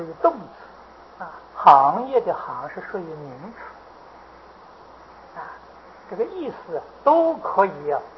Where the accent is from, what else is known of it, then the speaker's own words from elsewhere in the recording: China; 我们中国人呢，实实在在有非常可爱的一面。